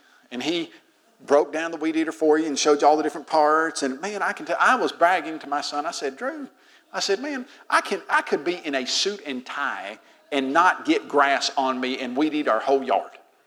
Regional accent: Tennessee, United States; I grew up in the Lord's church. I was knocking doors at age 5 in East Tennessee.

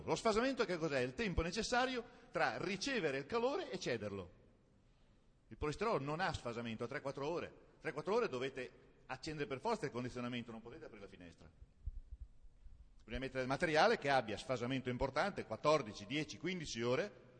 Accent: Ferrara, Emilia-Romagna, Italy; io sono di Ferrara, siamo due passi, siamo cugini con la vostra provincia

